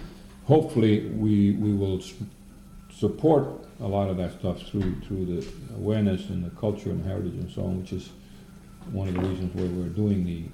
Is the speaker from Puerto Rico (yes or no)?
yes; Puerto Rico; How this country sees Puerto Ricans, I think for the most part we're still seen in a very, very poor light.